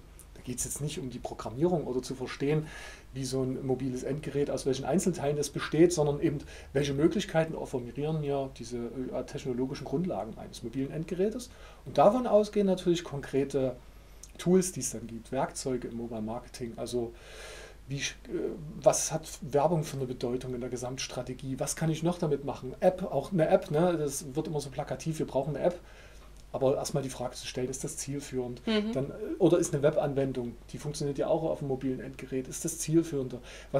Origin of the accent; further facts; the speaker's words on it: Dresden, Saxony, Germany; born there; now in Leipzig, Germany; Ich komme gebürtig aus Dresden, lebe schon seit einigen Jahren jetzt in Leipzig, habe auch hier studiert in beiden Städten, alte Geschichte, Latein und Sportmanagement.